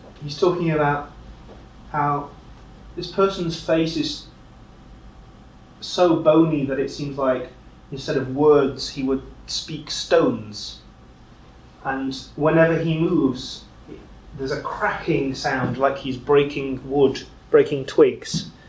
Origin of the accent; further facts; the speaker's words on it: Liverpool, North West England, United Kingdom; Campbell was using Liverpool, his hometown, also my hometown, as one of the main sources of inspiration.